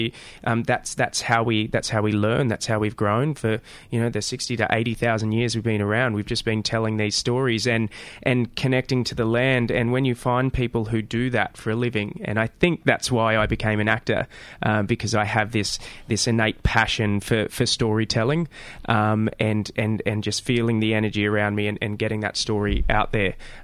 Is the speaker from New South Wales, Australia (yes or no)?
yes; Wagga Wagga, New South Wales, Australia; I'm a Wiradjuri man from country New South Wales. I grew up predominantly in Wagga Wagga. Means land of many crows, and my family from the Brungle Mission